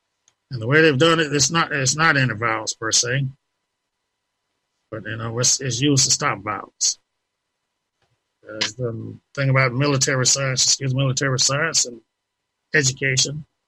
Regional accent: Texas, United States; I was raised to in the Texas school system, and one thing they stress is education.

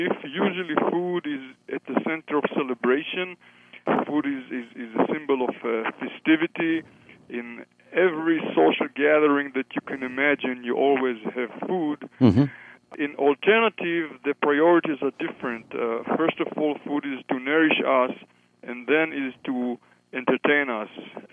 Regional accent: Israel; English is a second language; now in United States; before we came to the United States, I'm coming from Israel, for your listeners who are wondering about my accent.

